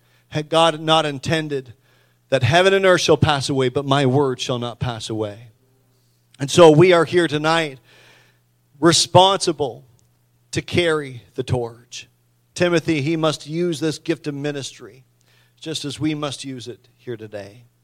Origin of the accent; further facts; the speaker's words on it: Hatfield Point, New Brunswick, Canada; When I was growing up in Hatfield Point, we used to have candlelight services.